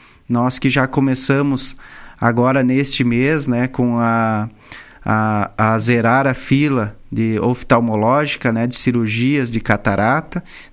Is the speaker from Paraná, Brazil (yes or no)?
no; Vacaria, Rio Grande do Sul, Brazil; quando nós chegamos lá, entramos num gabinete e falamos que somos de Vacaria, né?